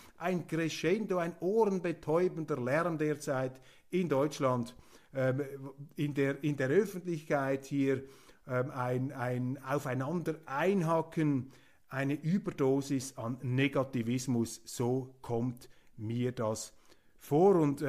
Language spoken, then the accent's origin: German; Switzerland; aber ich als Schweizer Demokrat sage dann, ja, wer hat denn diese Regierung gewählt?